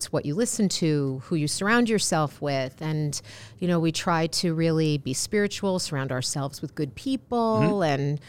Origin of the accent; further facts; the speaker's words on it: New Jersey, United States; So I'm from New Jersey.